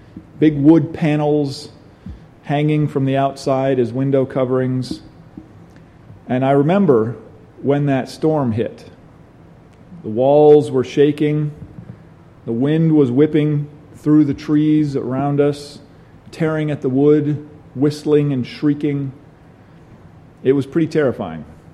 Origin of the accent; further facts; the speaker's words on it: New York, United States; Most of the big storms I've experienced were in or around my hometown in upstate New York.